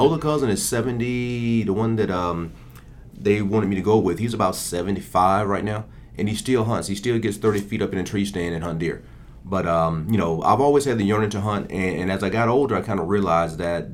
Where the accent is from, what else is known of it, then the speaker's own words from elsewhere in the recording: Alabama, United States; I grew up in Alabama.